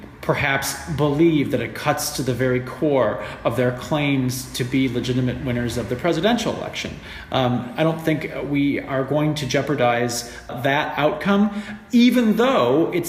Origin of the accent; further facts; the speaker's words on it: Michigan, United States; I'm a Michigander by birth, and to see my home state tip very narrowly towards Trump